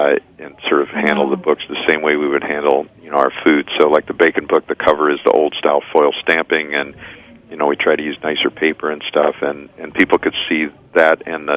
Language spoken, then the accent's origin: English; Chicago, Illinois, United States; You know, I grew up in Chicago, and there's all the tradition of barbecue and ribs